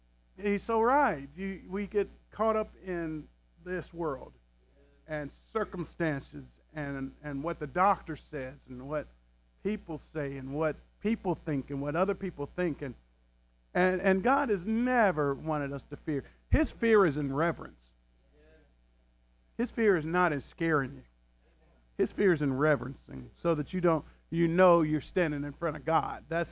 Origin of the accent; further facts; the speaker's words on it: Dayton, Ohio, United States; I never would have dreamed that a little boy born and raised in Dayton, Ohio, would be going around the world preaching in other countries. I never thought I'd even leave Dayton.